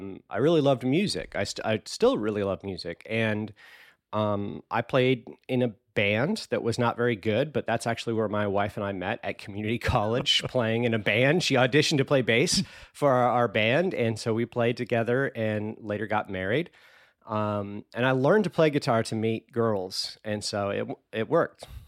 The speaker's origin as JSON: {"language": "English", "region": "California", "country": "United States", "tie": "born there", "said": "So I was born in Southern California, homeschooled all my life"}